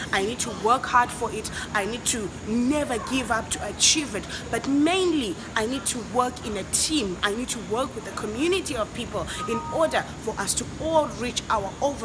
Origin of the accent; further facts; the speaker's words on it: Victoria Falls, Matabeleland North, Zimbabwe; I come from Zimbabwe. Specifically, I am from Victoria Falls